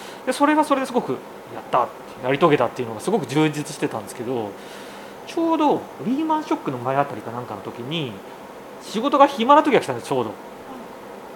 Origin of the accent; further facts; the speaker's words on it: Tokamachi, Niigata, Japan; 僕富山出身じゃなくて新潟の十日町っていうと出身で、うちが農家だったんですよ。で専業農家で米の専業やってまして、で地元の農業高校を出て